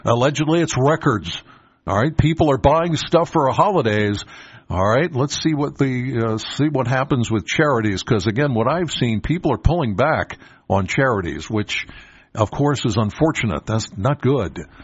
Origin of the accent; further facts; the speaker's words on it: Penns Valley, Pennsylvania, United States; I'm from Penns Valley. So as I'm approaching Center Hall, here I'm coming up